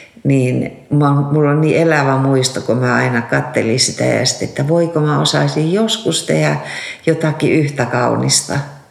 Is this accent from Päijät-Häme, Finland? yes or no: no; Raahe, North Ostrobothnia, Finland; Mä oon Raahesta merenrannalta, pikkukaupungista kotoisin.